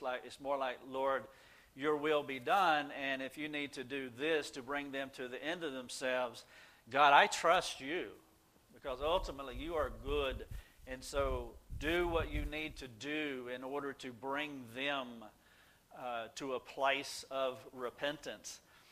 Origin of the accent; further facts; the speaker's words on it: North Carolina, United States; And so on the way home, 135 miles to my hometown in North Carolina